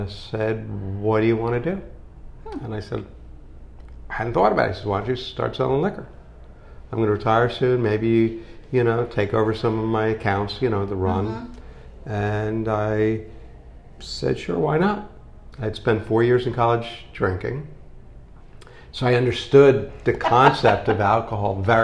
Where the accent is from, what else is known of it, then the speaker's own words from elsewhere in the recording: Edison, New Jersey, United States; I grew up in Edison, New Jersey, of all places.